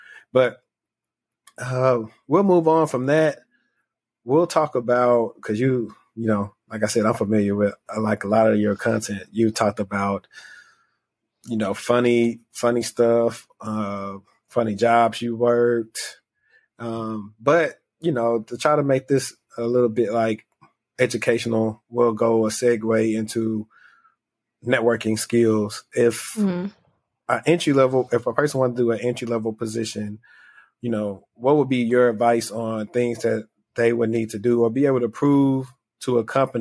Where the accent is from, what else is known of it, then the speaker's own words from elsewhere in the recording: Louisiana, United States; See, I'm from Louisiana, so I went to, I guess you would call it like the little brother school, Louisiana Tech.